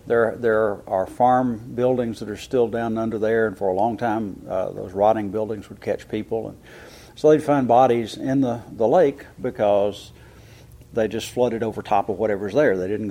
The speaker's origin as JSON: {"language": "English", "region": "Tennessee", "country": "United States", "tie": "born or raised there", "said": "I grew up in East Tennessee, and the Tennessee Valley Authority flooded a valley to make South Holston Lake, and it's backed up by the South Holston Dam."}